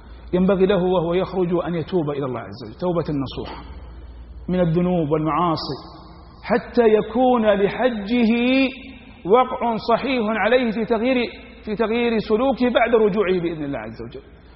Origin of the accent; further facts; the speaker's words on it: Saudi Arabia; عندنا في المملكة العربية السعودية